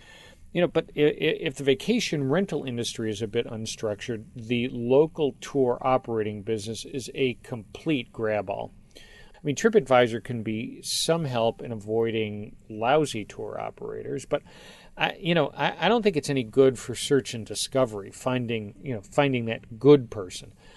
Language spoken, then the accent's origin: English; Chicago, Illinois, United States; accent: Chicago; raising my voice and really punching up my Chicago accent